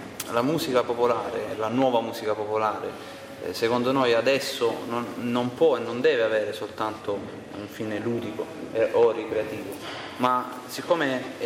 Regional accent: Alessano, Apulia, Italy; Noi tre siamo di Alessano

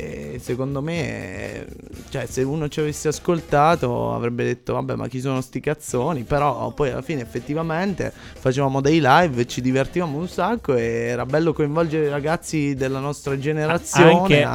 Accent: Abruzzo, Italy; vabbè, io sono abruzzese

